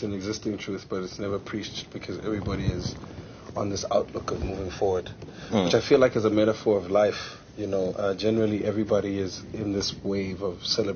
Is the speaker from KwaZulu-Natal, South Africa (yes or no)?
no; East Rand, Gauteng, South Africa; I'm from the East Rand, and I see a lot of crazy things when I go out there